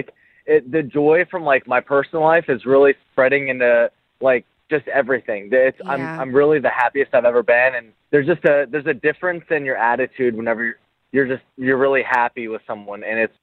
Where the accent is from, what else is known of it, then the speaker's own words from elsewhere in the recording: Florida, United States; I'm from Florida, and, like, stuff goes south in Florida real quick